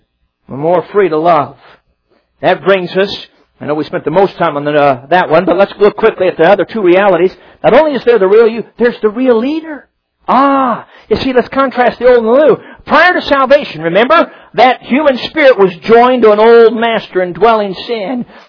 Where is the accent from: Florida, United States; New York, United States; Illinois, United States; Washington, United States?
Illinois, United States; Chicago; now in southern Michigan, United States; Now, I grew up in Chicago. I'm a city boy.